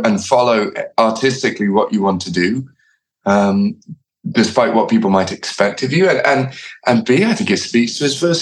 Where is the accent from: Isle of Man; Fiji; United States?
Isle of Man; I grew up on the Isle of Man, which is a Celtic nation. It's only about 40 miles off the coast of Ireland. I could see on a clear day the mountains of Mourne in Northern Ireland from the house I grew up in.